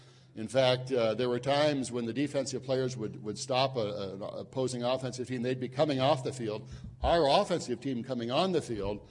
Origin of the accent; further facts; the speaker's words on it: Bakersfield, California, United States; also born or lived in Minnesota; And I moved back at age two to his hometown, which became my hometown in Bakersfield, California. But I always had this secret desire to go back and visit my birthplace.